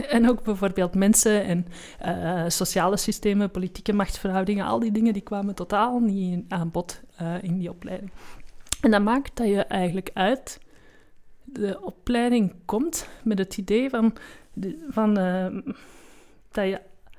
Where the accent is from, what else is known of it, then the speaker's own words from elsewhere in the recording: Antwerp, Belgium; Ik ben zelf opgegroeid in de Antwerpse Kempen, dat kan je misschien ook horen, in een dorp dat uiteindelijk toch nog redelijk een landbouwgemeente is, waar ik zelf woonde naast een bos.